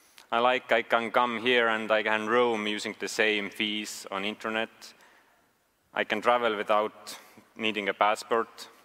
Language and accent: English; Estonia; I'm from Estonia, so I never experienced those